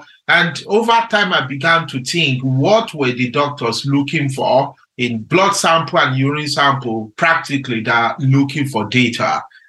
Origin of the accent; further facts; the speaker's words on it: Nigeria; growing up in Nigeria as a young child, I followed my late grandfather to the farm